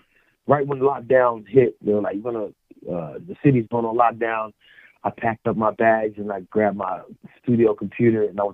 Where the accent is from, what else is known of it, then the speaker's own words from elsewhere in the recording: Cincinnati, Ohio, United States; I'm from Cincinnati, Ohio.